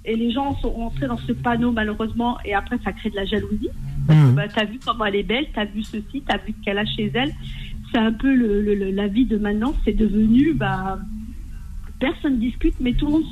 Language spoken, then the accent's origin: French; France; born there; je suis algérienne du coup de Tlemcen, je suis née en France, hein